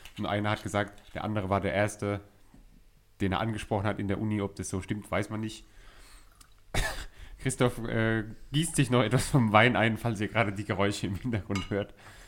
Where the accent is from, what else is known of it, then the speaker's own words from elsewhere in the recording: Mannheim, Baden-Württemberg, Germany; Genau, bei uns in Mannheim wäre das quasi analog zu Hon.